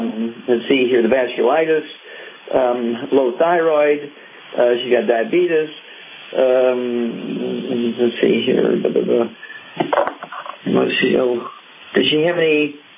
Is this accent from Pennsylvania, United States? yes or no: no; Missouri, United States; let's start out in Missouri, my home state